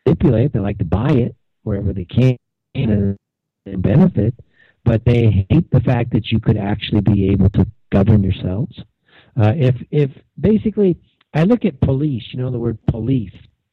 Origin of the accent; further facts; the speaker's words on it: United States; as an American nation, we have a great country, so much talent